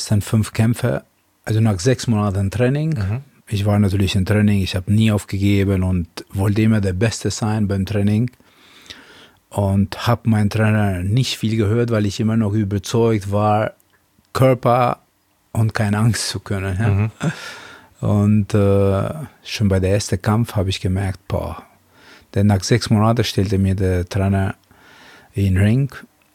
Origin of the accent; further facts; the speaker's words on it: Albania; born there; German is a second language; Ich komme von einem kommunistischen Land, ja. Also wo ich geboren bin, in Albanien. Und da gab es nicht mal Fernseher.